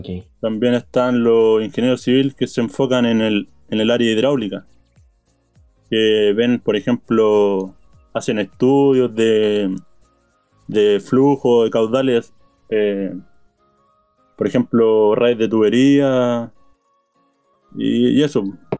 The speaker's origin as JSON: {"language": "Spanish", "town": "Santa Bárbara", "region": "Biobío", "country": "Chile", "said": "como estudié en Los Ángeles, yo soy de Santa Bárbara. Y estudié en Los Ángeles 4 años."}